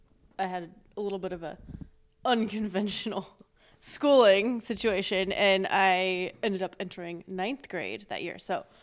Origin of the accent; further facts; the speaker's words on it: Renton, Washington, United States; I was from Renton. I was very much out of place. I was there on academic scholarship.